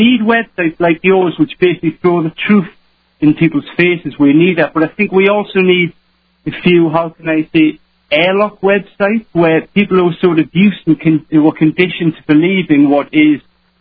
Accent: England, United Kingdom; moved away as an adult; now in Germany; No, I am English. My work is an English teacher in Germany. I've been here for 2 years.

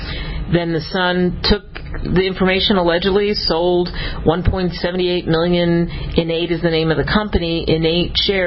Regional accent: Pennsylvania, United States; I grew up in the Northeast in a big city, but a historic city outside of Philadelphia.

